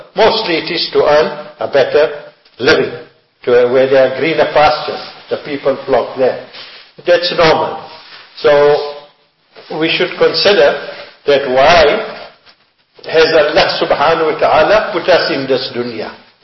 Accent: South Africa; born there; We are Indian people. We came from India, our forefathers. We are born in South Africa, but our forefathers came from India to South Africa for greener pastures, more to earn more dunya, for a better lifestyle.

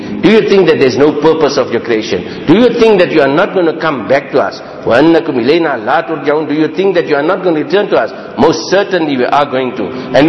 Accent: India; moved away as an adult; The friends, when we came from India, we were big Mufti Sahib and big Qari Sahib and big Hafiz Sahib

